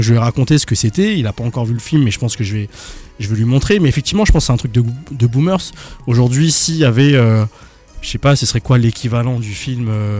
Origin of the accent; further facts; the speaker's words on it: Strasbourg, Grand Est, France; c'est pas parce qu'on vient de Strasbourg.